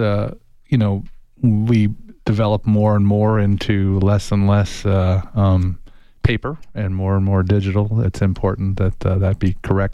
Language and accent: English; Tucson, Arizona, United States; born there; And I was born here in Tucson.